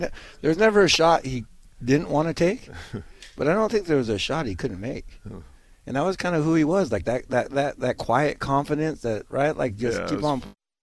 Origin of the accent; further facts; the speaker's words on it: Angels Camp, California, United States; Yeah, I'm up from Angels Camp, California.